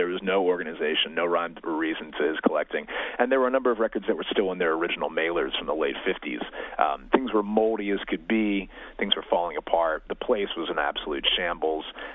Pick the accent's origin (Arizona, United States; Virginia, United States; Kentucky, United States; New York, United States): Kentucky, United States; Louisville; until we discovered these records in my hometown of Louisville, Kentucky